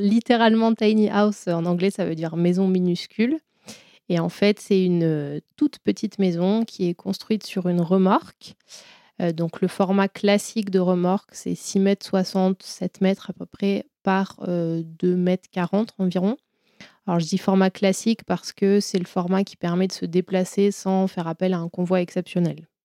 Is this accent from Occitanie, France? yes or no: no; Grenoble, Auvergne-Rhône-Alpes, France; parce que moi, je suis originaire de Grenoble. J'ai vécu à l'étranger pendant mes études